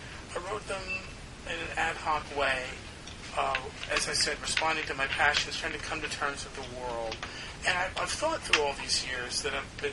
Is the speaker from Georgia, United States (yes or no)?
no; New Jersey, United States; I read this paragraph about my growing up in New Jersey.